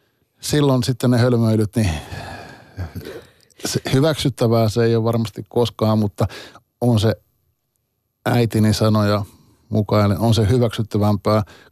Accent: Toijala, Pirkanmaa, Finland; born or raised there; also born or lived in Valkeakoski

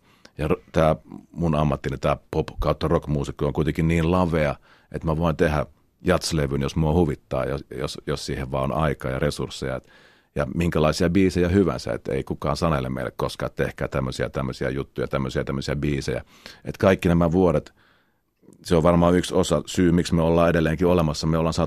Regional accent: Eastern Finland, Finland; tuolta Itä-Suomesta, kun ollaan kotoisin, mä en tiedä johtuuko se pelkästään siitä, mutta ollaan kuitenkin jossain määrin slaavilaisia, ainakin lähellä sitä kulttuuria, se Venäjä siinä huokuu rajan takana

